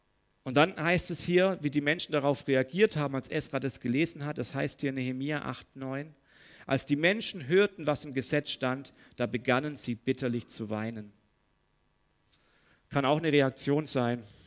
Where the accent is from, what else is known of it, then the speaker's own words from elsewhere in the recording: Hemmingen, Germany; wenn die Bauern in Hemmingen, da wo ich aufgewachsen bin